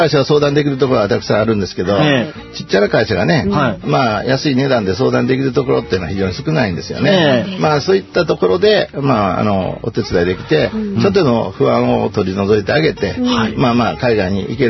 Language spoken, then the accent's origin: Japanese; Kansai, Japan; いつも私、関西人ですので、